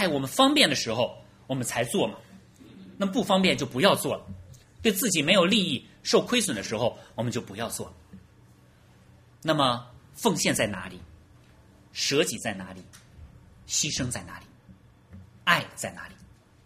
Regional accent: Beijing, China; 我是北京来的，我就是大陆来的啊

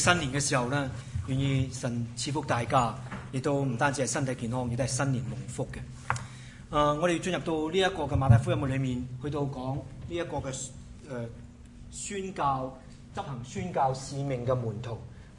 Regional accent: Hong Kong; 即係我哋香港人熟悉嘅

